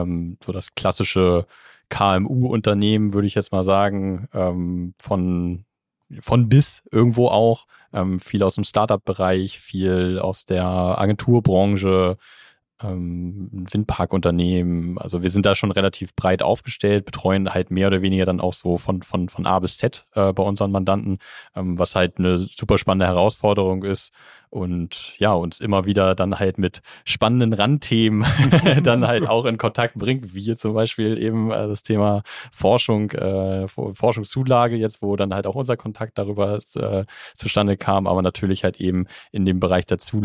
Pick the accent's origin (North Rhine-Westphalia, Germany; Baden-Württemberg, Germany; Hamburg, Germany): Hamburg, Germany; born there; Also als geborener Hamburger darf ich das, glaube ich, so sagen.